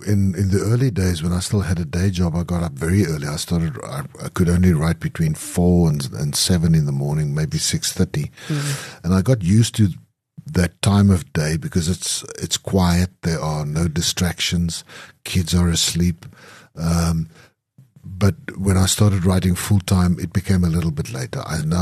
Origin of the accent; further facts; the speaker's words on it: Klerksdorp, North West, South Africa; You know, I grew up in Klerksdorp in what is today the Northwest Province, in a mining town where there were no writers